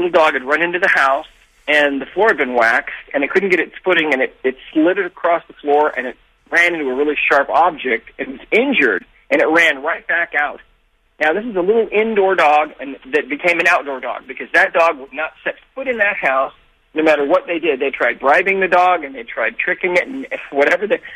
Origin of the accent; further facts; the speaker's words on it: Montana, United States; I grew up in Montana, and we had a ranch. We had 50 head of horses.